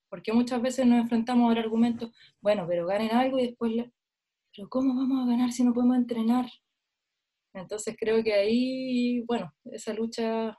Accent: Chile; todavía me duelen como jugadora, me duelen como chilena, porque creo que merecemos más

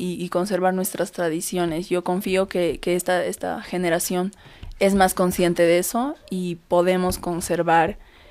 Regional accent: Cusco, Peru; vengo del Cusco, de la capital del Imperio Incaico, tener en mi sangre, ser mestiza, tener mis 2 chapitas rojas aquí en mi cara, lucir súper andina

